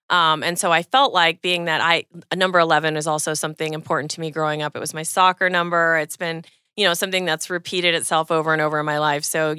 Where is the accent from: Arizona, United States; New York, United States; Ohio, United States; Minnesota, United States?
Arizona, United States; Tucson; also born or lived in Las Vegas; I moved to Tucson from Nevada, from Las Vegas. And, you know, at that age, there was very much a different style, if you will, with what the kids were wearing in Vegas and what they were wearing in Tucson.